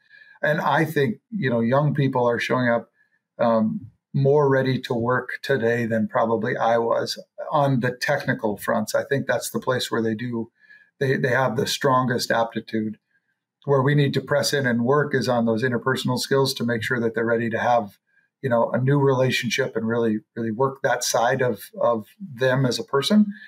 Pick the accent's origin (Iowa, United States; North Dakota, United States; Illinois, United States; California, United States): North Dakota, United States; born or raised there